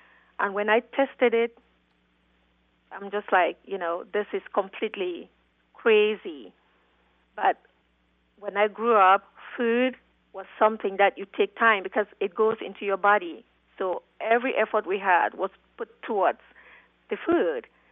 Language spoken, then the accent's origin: English; Halifax, Nova Scotia, Canada; now in United States; I grew up in a couple of places, but my last stop before the United States was Halifax in Canada.